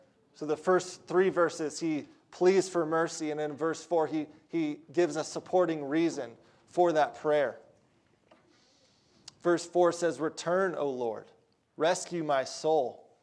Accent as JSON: {"language": "English", "region": "Oregon", "country": "United States", "tie": "born or raised there", "also_born_or_lived": "Colorado", "said": "I grew up in Oregon, and then I was in Colorado for 7 years before coming here"}